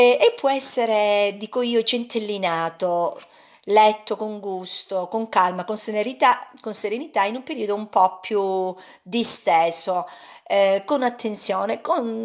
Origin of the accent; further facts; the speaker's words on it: Calabria, Italy; tanto diffuse in Italia come in Calabria, che è la mia terra natia